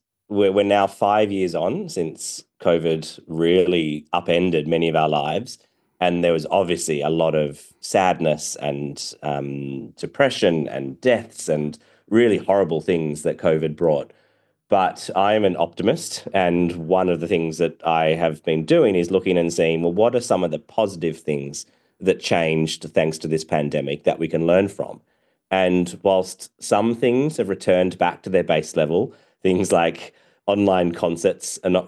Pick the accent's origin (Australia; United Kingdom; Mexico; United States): Australia; I'm an Australian entrepreneur who have started several businesses in Australia.